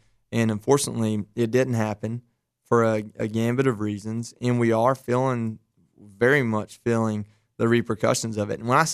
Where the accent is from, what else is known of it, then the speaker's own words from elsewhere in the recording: Dalton, Georgia, United States; I'm from Dalton, Georgia.